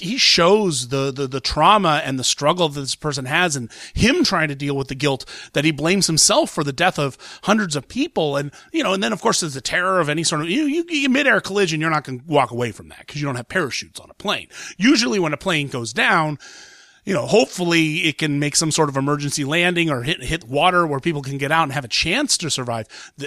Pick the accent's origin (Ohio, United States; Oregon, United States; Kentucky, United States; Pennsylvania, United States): Ohio, United States; Columbus; it was actually filmed in Columbus, Ohio, which is my hometown. I live there.